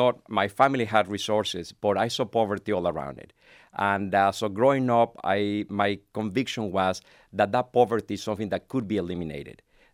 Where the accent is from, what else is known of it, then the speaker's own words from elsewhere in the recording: Monterrey, Nuevo León, Mexico; Monterrey is a large town. It's probably the second or third largest city in Mexico.